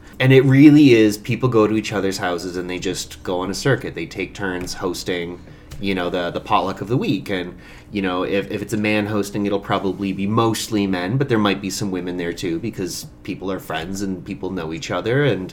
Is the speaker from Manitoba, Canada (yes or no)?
no; Ontario, Canada; I grew up Franco-Ontarian, so I grew up mostly in Ontario